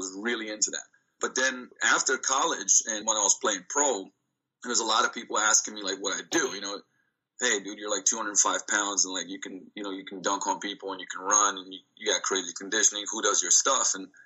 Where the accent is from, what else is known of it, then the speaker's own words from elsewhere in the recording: Slovenia; English is a second language; But I was born and raised in Yugoslavia, you know, later Slovenia after the war